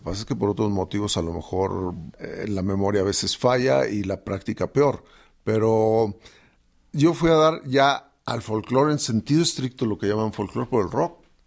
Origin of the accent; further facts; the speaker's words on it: Huasteca, Mexico; Y curiosamente yo sí venía de la Huasteca, no de tierra caliente